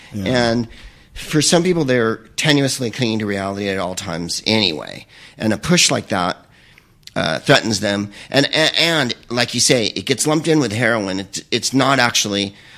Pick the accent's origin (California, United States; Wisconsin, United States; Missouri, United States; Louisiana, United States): California, United States; San Francisco; which made me laugh because I'm from San Francisco